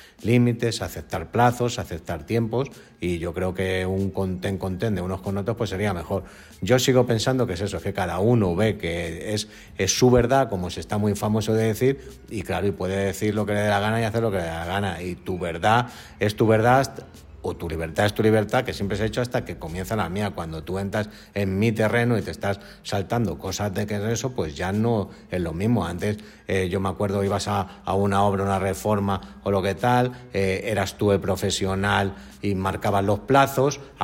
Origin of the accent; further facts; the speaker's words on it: Spain; en España, para unas cosas somos los españoles